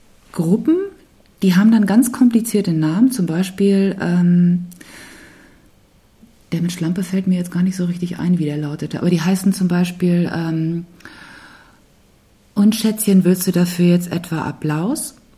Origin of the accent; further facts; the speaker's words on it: Germany; Ja, unter Marschmusik als Deutscher.